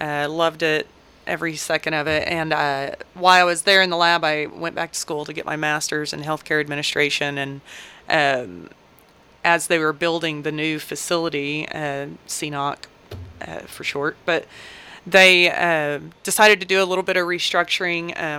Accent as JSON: {"language": "English", "town": "Tahlequah", "region": "Oklahoma", "country": "United States", "tie": "born or raised there", "said": "So I grew up in Tahlequah. I've been there pretty much my whole life. Moved there, I think I was 3, so pretty much forever."}